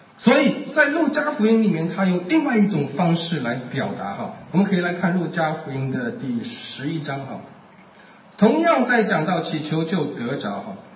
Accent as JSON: {"language": "Chinese", "region": "Shanghai", "country": "China", "tie": "born or raised there", "said": "我小的时候也住在杨浦区，我们那个弄堂左边是一个厂，右边是一个工厂"}